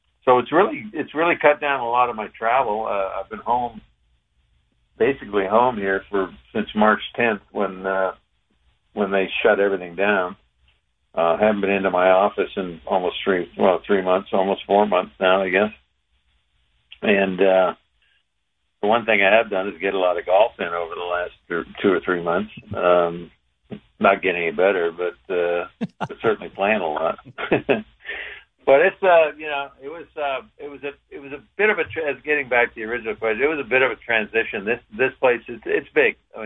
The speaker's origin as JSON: {"language": "English", "town": "Moose Jaw", "region": "Saskatchewan", "country": "Canada", "tie": "born or raised there", "said": "You know, Regina was the big city to me back in Saskatchewan, you know, growing up in Moose Jaw."}